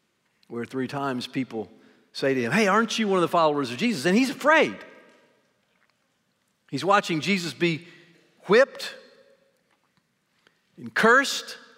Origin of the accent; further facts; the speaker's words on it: Nashville, Tennessee, United States; I grew up in West Nashville, and we kind of use that as a little snark.